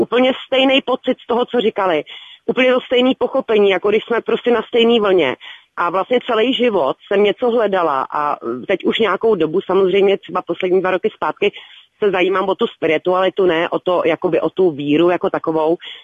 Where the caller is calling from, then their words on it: Mělník, Central Bohemian Region, Czechia; volám z Mělníka